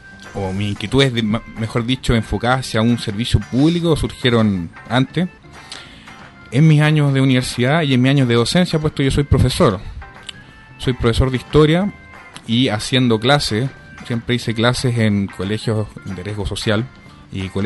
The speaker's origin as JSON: {"language": "Spanish", "town": "San Miguel", "region": "Santiago Metropolitan Region", "country": "Chile", "tie": "born or raised there", "said": "respecto a mí, bueno, yo soy un hijo de esta comuna, soy un hijo de San Miguel. Mi abuela vivió acá en calle Pirámide, en San Miguel, mi abuela paterna."}